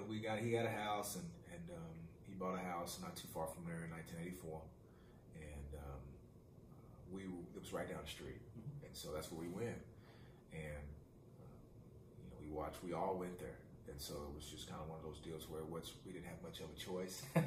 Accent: Oklahoma City, Oklahoma, United States; Yeah, I was born in Oklahoma City. Went to Millwood High School my entire life.

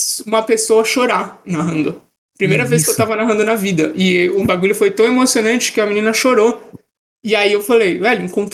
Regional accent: Santos, São Paulo, Brazil; Nascida e criada em Santos.

